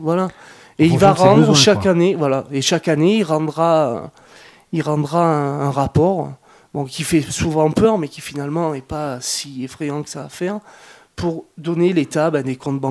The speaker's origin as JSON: {"language": "French", "town": "Montpellier", "region": "Occitanie", "country": "France", "said": "Moi, je viens de Montpellier, en plus, à la base."}